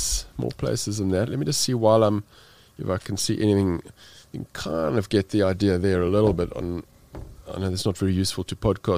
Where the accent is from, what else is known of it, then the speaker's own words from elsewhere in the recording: South Africa; being South African, I'm totally underprepared.